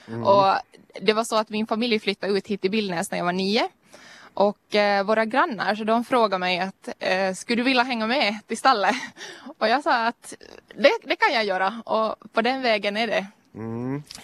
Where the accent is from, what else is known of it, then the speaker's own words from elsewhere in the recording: Finland; now in Sweden; det har varit skönt att vara hemma i Finland också en lite längre period för en gångs skull.